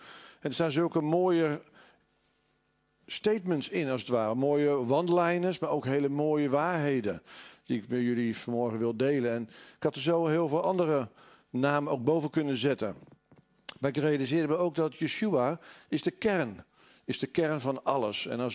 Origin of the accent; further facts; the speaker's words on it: Dordrecht, South Holland, Netherlands; Nou kom ik zelf gelukkig niet uit Nieuw Lekkerland, maar uit Dordrecht.